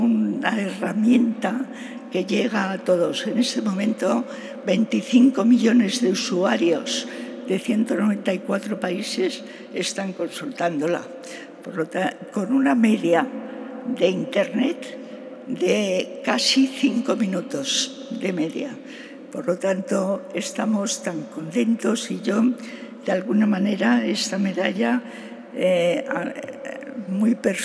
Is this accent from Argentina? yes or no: no; Madrid, Community of Madrid, Spain; Es decir, que soy una madrileña castiza bastante, que tengo verdadero amor a Madrid